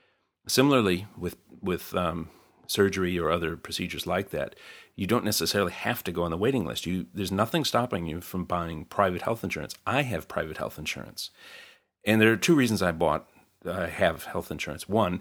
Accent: United States; as an American, I feel very uncomfortable if I don't have health insurance.

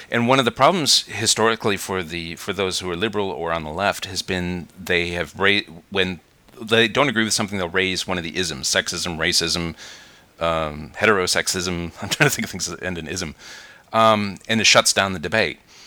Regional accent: United States; now in New Zealand; Because here in New Zealand I'm talking, and they couldn't quite make out the accent. They thought I was American, but maybe Canadian. They weren't quite sure. And I'd say, oh, I'm from America originally.

